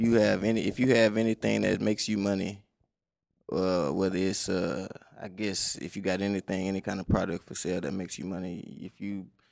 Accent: Houston, Texas, United States; I'm from Houston.

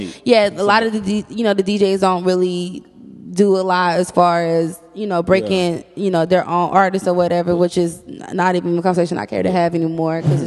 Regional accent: Dallas, Texas, United States; from Dallas.

